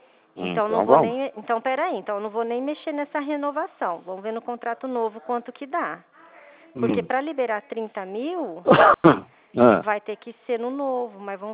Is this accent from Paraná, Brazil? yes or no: yes; Mandaguari, Paraná, Brazil; also born or lived in Apucarana; morei minha vida inteira lá em Mandaguari. Nasci lá